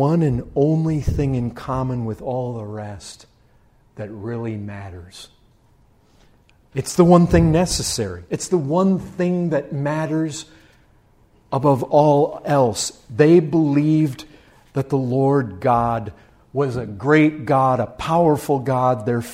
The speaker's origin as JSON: {"language": "English", "region": "Michigan", "country": "United States", "tie": "born or raised there", "said": "I grew up in Michigan"}